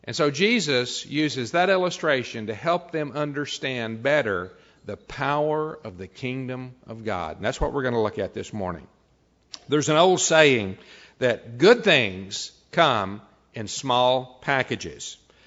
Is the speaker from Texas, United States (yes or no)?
yes; Texas, United States; even though I grew up in Texas and I'm used to big things